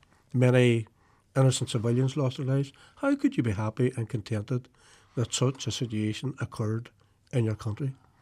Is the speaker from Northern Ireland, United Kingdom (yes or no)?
yes; Derry, Northern Ireland, United Kingdom; growing up in the Bogside, the only Protestant that we knew was Billy McNeil.